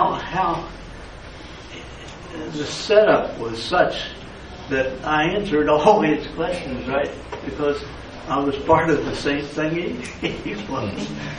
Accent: Richmond, Virginia, United States; I said, hey, I'm a Baptist, and I'm from Richmond, Virginia.

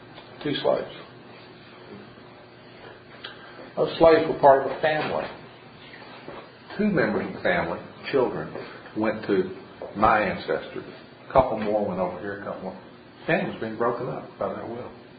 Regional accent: Tennessee, United States; Southern is not a geographic location. Southern is a way of life. I grew up in East Tennessee. I considered myself a product of East Tennessee.

